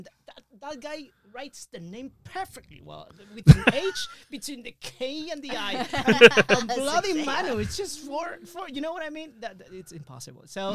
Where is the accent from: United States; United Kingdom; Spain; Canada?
Spain; Valencia, Valencian Community; I'm from Valencia, which is don't even try it. I come from Valencia, which is 350 kilometers underneath Barcelona.